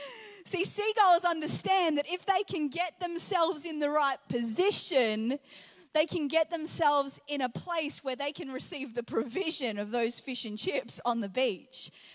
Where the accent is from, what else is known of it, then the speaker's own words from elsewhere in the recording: New Zealand; also born or lived in England; I was born in England and spent my childhood in New Zealand.